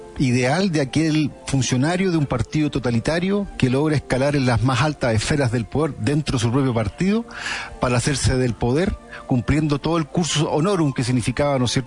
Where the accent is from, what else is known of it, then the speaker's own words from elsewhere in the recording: Concepción, Biobío, Chile; nosotros somos de Concepción